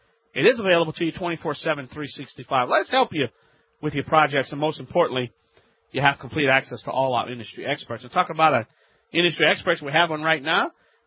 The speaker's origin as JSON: {"language": "English", "region": "Louisiana", "country": "United States", "said": "from the Bayou Land, America's self-proclaimed home improvement self-help expert."}